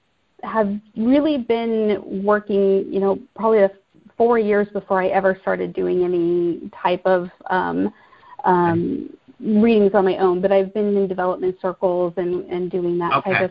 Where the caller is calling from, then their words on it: Lincoln, Nebraska, United States; I'm calling from Nebraska. I live in Lincoln, Nebraska.